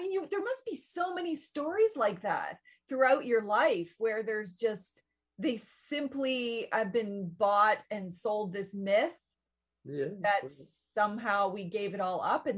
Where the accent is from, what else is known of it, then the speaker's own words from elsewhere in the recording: Canada; Exactly. We're from Mi'kma'ki, first and foremost.